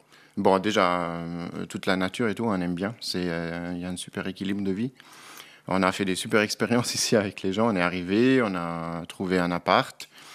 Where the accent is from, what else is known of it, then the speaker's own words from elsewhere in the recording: Graubünden, Switzerland; Oui, oui, moi je suis des Grisons en effet.